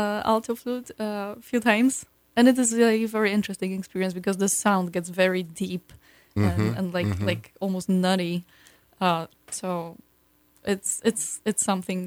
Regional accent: Lower Silesian Voivodeship, Poland; born there; English is a second language; moved away; also born or lived in Krakow; So I was born in near Wrocław, which is western part of Poland.

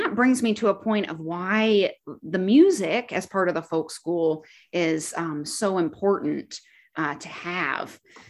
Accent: Prescott, Arizona, United States; So we grew up in Prescott, Arizona. And we traveled all over.

